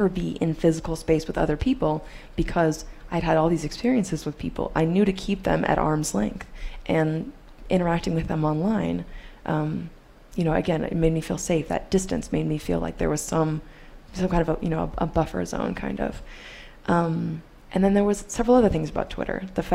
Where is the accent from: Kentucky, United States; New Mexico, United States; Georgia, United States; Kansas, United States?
Kansas, United States; Topeka; We picketed every single day for a couple of hours in my hometown, Topeka, Kansas